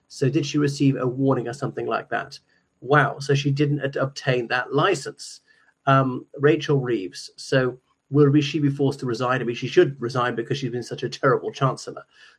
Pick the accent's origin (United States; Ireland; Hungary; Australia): Ireland; from Ireland.